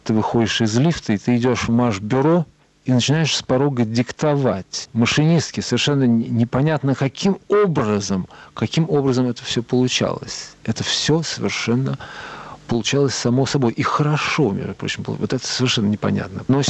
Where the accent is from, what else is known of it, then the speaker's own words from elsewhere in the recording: Moscow, Russia; Мне совершенно нечего делать в городе большом, хотя я вырос в Москве. Но я никогда с Москвой не мог ужиться.